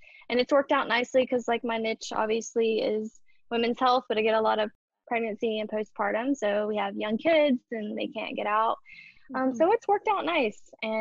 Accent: Ohio, United States; also born or lived in West Virginia; No, I am originally from Southern Ohio / West Virginia. So it's like a tri-state area where Kentucky, Ohio, and West Virginia meet. And I technically grew up in Ohio, but you could literally cross a bridge to West Virginia. And so that's where the accent comes from.

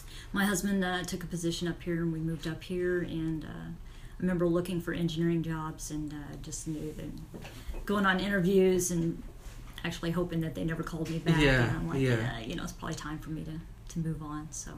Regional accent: Missouri, United States; But I'm originally from Missouri, as we were talking early, also known as Misery

